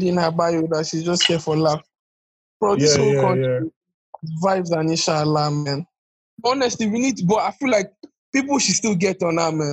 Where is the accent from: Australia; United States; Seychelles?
Seychelles; I'm from Seychelles.